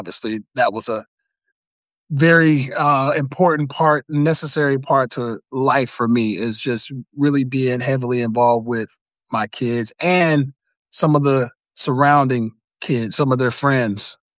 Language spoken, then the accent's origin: English; Memphis, Tennessee, United States; So in a nutshell, I was never supposed to actually even live in Nebraska. What happened was, born and raised in Memphis, Tennessee, I had an uncle who was in the military